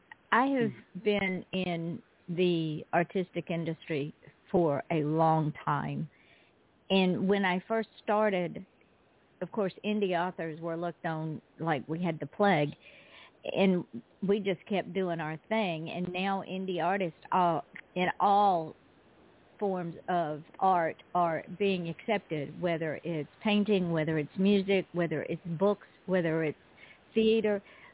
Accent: Georgia, United States; I am originally from Georgia. You can take the girl out of Georgia, but you can't take Georgia out of the girl.

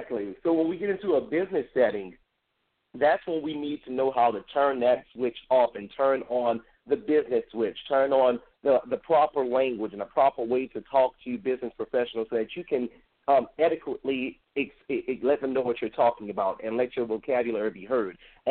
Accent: Opelousas, Louisiana, United States; Now, I am from Opelousas, a native from Opelousas.

